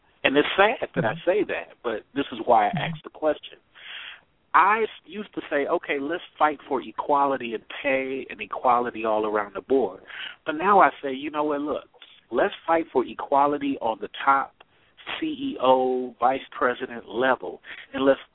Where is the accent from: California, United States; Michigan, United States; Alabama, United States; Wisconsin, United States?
California, United States; because in California, I'm from the Bay Area